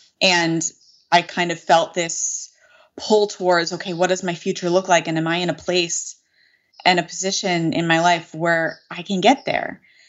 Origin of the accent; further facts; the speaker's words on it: Northeast, United States; So I am from the Northeast U.S. I grew up on the Connecticut-New York state line. That's where I am.